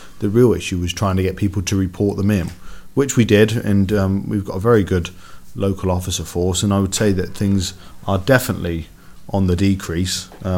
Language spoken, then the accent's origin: English; Littlemoor, South West England, United Kingdom; I'm very proud to be born and raised on Littlemoor and know the area very well, and I've got a tremendous amount of family on the estate.